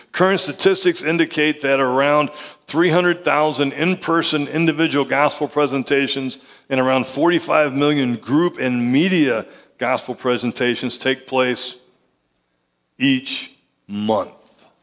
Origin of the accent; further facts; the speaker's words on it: Oklahoma, United States; I grew up in Oklahoma. I've been to Fort Sill in August.